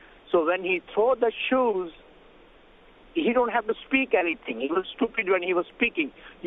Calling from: Manhattan, New York, United States; from New York.

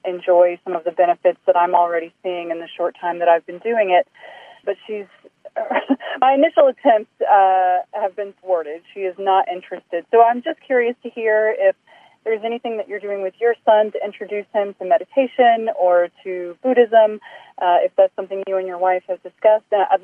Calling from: Augusta, Georgia, United States; I'm calling from Augusta, Georgia.

